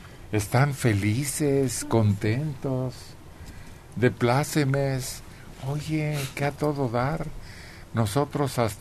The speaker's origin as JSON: {"language": "Spanish", "country": "Mexico", "said": "porque todos somos mexicanos"}